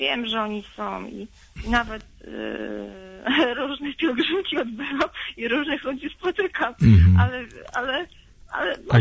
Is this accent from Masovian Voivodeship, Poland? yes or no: yes; Milanówek, Masovian Voivodeship, Poland; Spod Warszawy, z Milanówka.